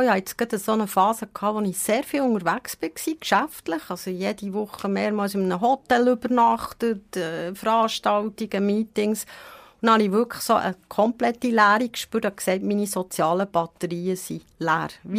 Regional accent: Bern, Switzerland; accent: Bernese; ist ein bisschen stellvertretend einfach für unseren Berner Dialekt, für unsere wunderbare Mundartmusik, die wir haben.

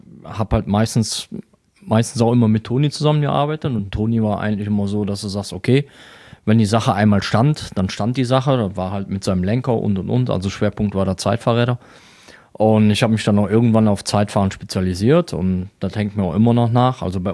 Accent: Würselen, North Rhine-Westphalia, Germany; now in Weisweiler, Germany; Ich bin gebürtig aus Würseln, das liegt bei Aachen, so circa 10 Kilometer, 5 bis 10 Kilometer von Aachen weg. Und bin seit knapp 9 Jahren in Weißweiler. Das liegt bei Eschweiler, also auch im Aachener Raum.

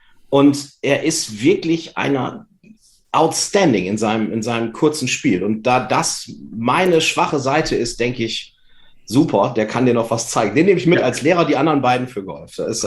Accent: Vechta, Lower Saxony, Germany; Ich komme aus Vechta, werde natürlich die Fahne Vechtas hochhalten

